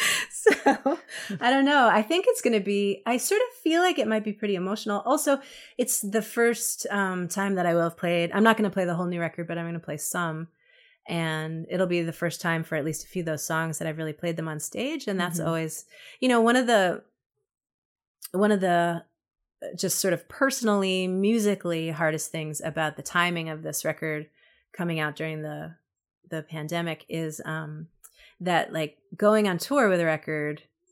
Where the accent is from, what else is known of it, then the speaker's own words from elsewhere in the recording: Brooklyn, New York, United States; I was such a city girl. And I'm from Brooklyn and I never wanted to leave Brooklyn.